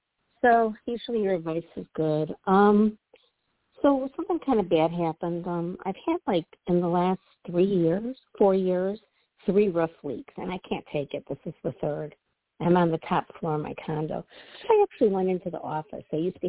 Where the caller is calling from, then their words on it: Midwest, United States; Hi, Tony. … from the Midwest.